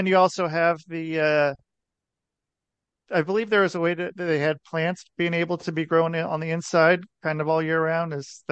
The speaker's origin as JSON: {"language": "English", "town": "Portland", "region": "Oregon", "country": "United States", "tie": "born or raised there", "said": "I grew up in Portland, Oregon, and like 9, 10 months out of the year it's raining"}